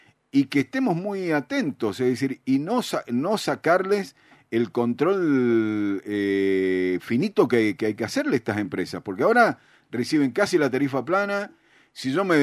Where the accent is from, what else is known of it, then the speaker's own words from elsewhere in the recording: Godoy Cruz, Mendoza, Argentina; Le sumo Godoy Cruz porque yo soy de Godoy Cruz.